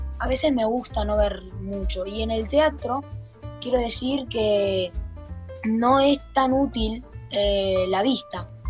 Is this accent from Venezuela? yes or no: no; Viedma, Río Negro, Argentina; de Viedma y voy al Instituto Modelo.